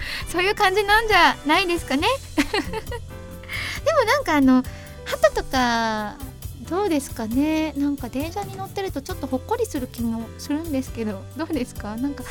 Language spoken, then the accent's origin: Japanese; Hokkaido, Japan; 私北海道出身で、もうすごい北海道の中でも結構田舎なんですよ。